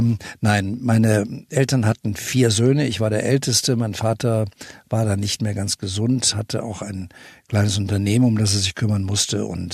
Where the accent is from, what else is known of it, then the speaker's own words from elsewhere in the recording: Saarbrücken, Saarland, Germany; ich kenne Sie irgendwoher, wo kommen Sie her? Ich sage, aus Saarbrücken.